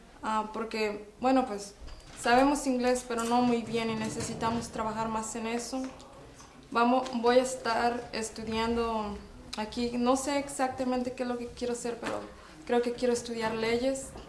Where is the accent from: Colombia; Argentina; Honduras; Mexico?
Mexico; Guadalajara, Jalisco; now in Yakima, United States; Ok, soy de Guadalajara, Jalisco.